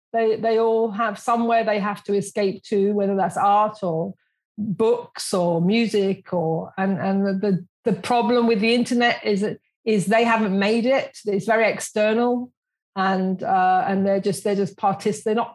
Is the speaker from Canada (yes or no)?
no; London, United Kingdom; I grew up in South London. And my dad had a butcher shop, and said I was the youngest of quite a tribe of us.